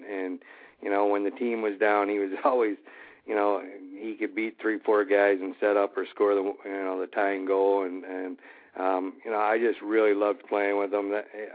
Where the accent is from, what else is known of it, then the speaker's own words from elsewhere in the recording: Michigan, United States; I was in a fortunate spot in Grand Rapids, close to my hometown